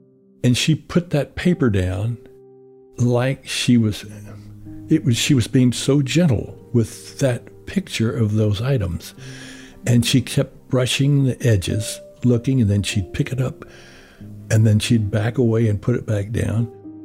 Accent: Southern United States, United States; I had made a pledge, and I'm from the South. We touch and hug a lot of people, and I'm a hugger.

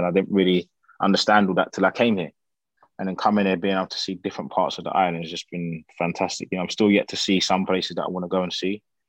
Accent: England, United Kingdom; him to do well, as obviously me being an Englishman, a man that's managed out there, he's well renowned there, to come and do well

